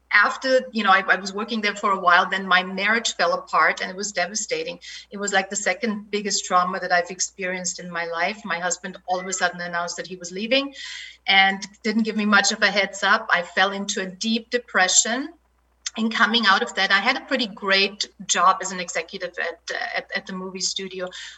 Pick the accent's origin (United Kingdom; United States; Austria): Austria; the little girl that was growing up in Austria loved watching Hollywood movies.